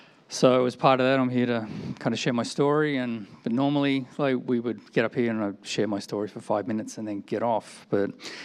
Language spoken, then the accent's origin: English; Sydney, New South Wales, Australia; So I grew up in Sydney, Australia. But sometimes referred to as the Deep South.